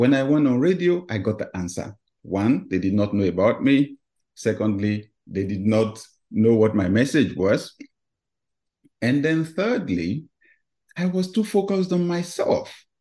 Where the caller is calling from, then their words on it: Atlanta, Georgia, United States; Well, I am speaking from Atlanta, Georgia.